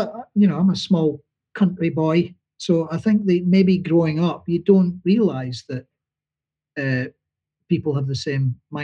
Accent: Dundee, Scotland, United Kingdom; It was really cool because I'm originally from Dundee.

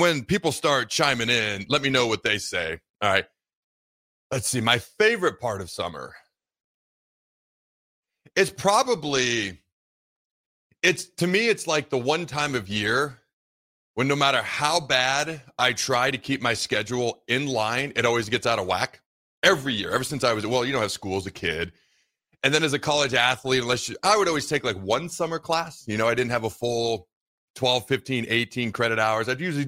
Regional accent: Kennewick, Washington, United States; says Tri-Cities, Richland, Pasco, Kennewick. I grew up in Kennewick. It's legit a desert.

